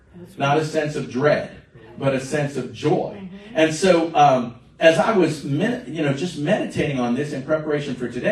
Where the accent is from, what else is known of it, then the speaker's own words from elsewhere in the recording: Florida, United States; I grew up in South Florida. I had Jewish friends.